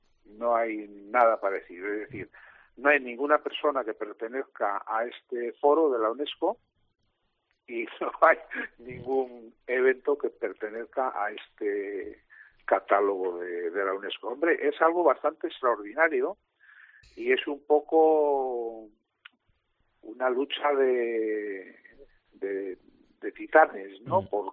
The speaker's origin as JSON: {"language": "Spanish", "country": "Spain", "said": "Yo soy el único español que pertenece al Foro Monodrama del Instituto Internacional del Teatro de la UNESCO."}